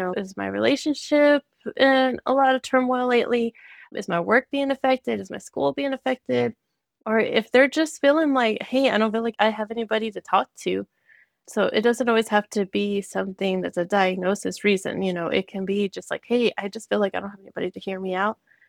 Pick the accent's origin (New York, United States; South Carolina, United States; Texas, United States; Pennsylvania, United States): Texas, United States; Monahans; I grew up in Monahans most of my life, so being able to bring mental health back to Monahans specifically